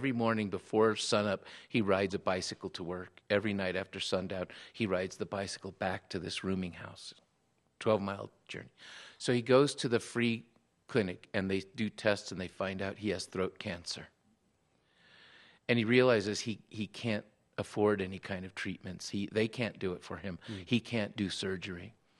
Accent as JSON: {"language": "English", "town": "Tijuana", "region": "Baja California", "country": "Mexico", "said": "And I said, no, I'm from Tijuana. It's okay."}